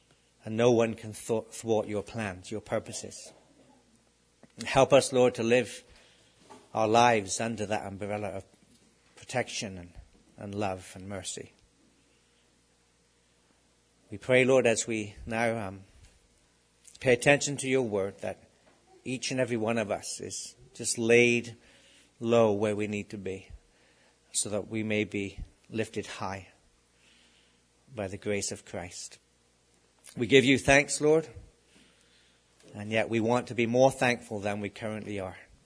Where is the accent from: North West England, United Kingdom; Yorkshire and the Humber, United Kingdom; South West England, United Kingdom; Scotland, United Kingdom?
South West England, United Kingdom; Plymouth; my hometown in Plymouth, England. That's where I was born and raised.